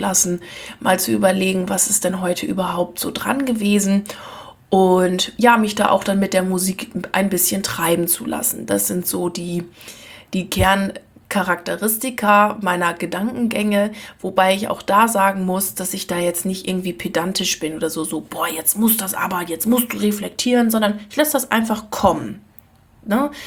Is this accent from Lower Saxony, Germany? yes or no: yes; Lower Saxony, Germany; dass ich ja ursprünglich vom Land komme. Ich komme ja aus Ostfriesland und ich habe das schon früher als Jugendliche gehasst wie die Pest, dass nirgendswo irgendwas los war.